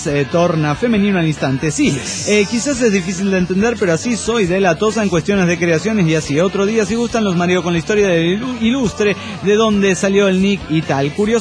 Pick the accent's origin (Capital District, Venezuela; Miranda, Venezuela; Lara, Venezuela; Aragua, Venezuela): Aragua, Venezuela; Turmero; moved away as an adult; de Turmero, Venezuela.